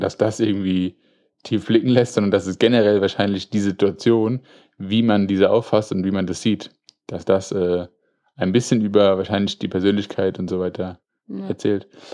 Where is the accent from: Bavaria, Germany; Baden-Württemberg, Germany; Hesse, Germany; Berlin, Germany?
Hesse, Germany; Frankfurt